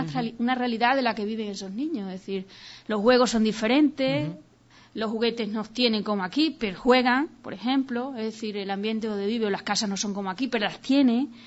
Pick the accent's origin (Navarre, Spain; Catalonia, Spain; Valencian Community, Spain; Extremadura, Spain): Extremadura, Spain; Guareña; yo tenía mucho interés que naciera en Guareña, porque yo soy de Guareña